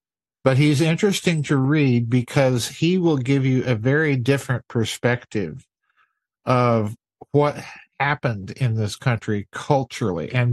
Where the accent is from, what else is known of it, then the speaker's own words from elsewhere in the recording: South Dakota, United States; I'm a displaced Northerner, just like you. I'm from South uh-huh. Dakota. And I much prefer living here than anywhere up there, even in my home state of South Dakota.